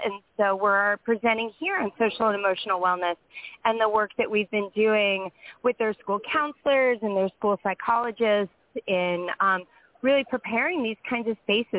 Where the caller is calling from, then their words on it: Pittsburgh, Pennsylvania, United States; We're calling in from Pittsburgh.